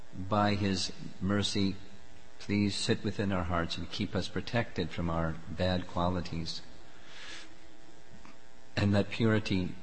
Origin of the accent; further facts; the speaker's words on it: United States; But I'm also growing up in America, where there's this intense spirit of competition.